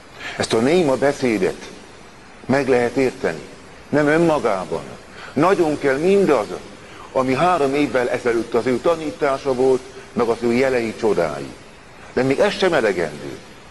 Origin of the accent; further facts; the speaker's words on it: Hungary; Otthonról jöttem Magyarországról.